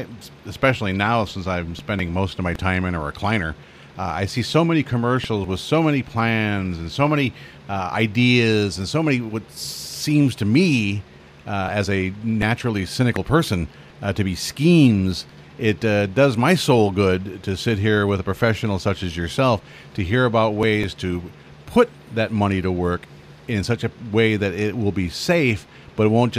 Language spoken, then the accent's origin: English; Clinton, Iowa, United States; my hometown being Clinton, Iowa, right on the Mississippi River.